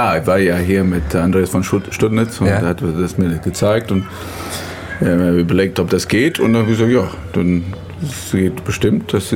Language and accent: German; Australia; moved away; Also das, da bin ich ja mit der Sonne aufgewachsen, aber das weiß ich entsprechend, wie gefährlich es sein kann.